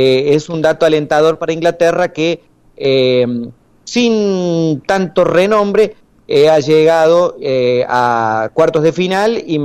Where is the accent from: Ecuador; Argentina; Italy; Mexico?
Argentina; somos 8 argentinos en la habitación.